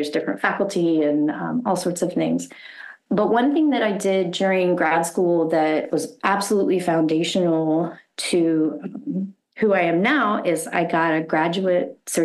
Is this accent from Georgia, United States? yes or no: no; Richmond, Virginia, United States; And I grew up outside of Richmond, Virginia.